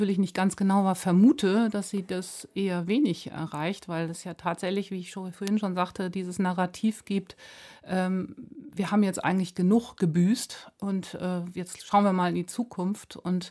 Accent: Germany; wir dürfen tatsächlich als Deutsche

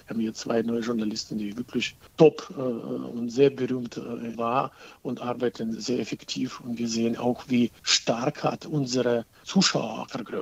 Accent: Kharkiv, Kharkiv Oblast, Ukraine; German is a second language; das passiert heute auch in meiner Heimatstadt, in Charkiw zum Beispiel.

